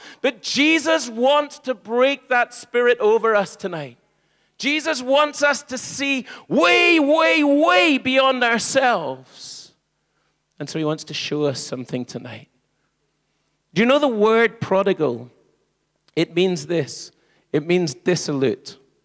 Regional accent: Isle of Man; So I think, well, I'm from the Isle of Man.

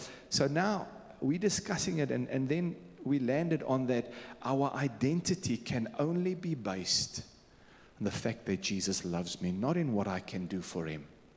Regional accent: Beirut, Beirut Governorate, Lebanon; moved away; So I was born in Lebanon, Beirut, 55 years ago.

